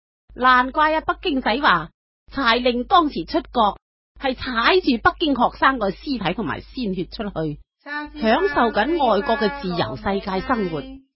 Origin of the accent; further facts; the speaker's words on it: Hong Kong; 喂，讲起上嚟，我哋香港人好关心大陆同胞啫